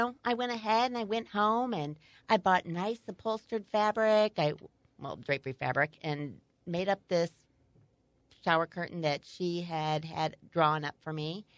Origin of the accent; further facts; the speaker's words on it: St. Louis, Missouri, United States; Well, like you said, I born and raised in St. Louis and actually in the Sunset Hills area. And after college, I went to Mizzou.